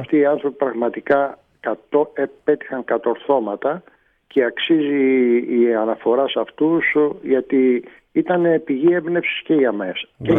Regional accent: Piraeus, Attica, Greece; Μεγάλωσα στο Πειραιά και είχα και μνήμες από τη θάλασσα

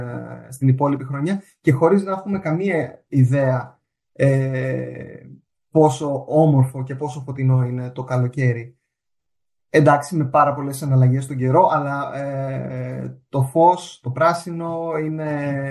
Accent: Athens, Attica, Greece; now in Denmark; για μένα που μεγάλωσα στην Αθήνα

